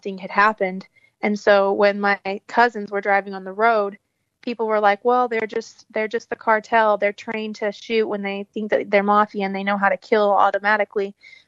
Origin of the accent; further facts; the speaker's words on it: United States; also born or lived in Mexico; I was actually born there, but I am American as well. And I mostly lived in the States.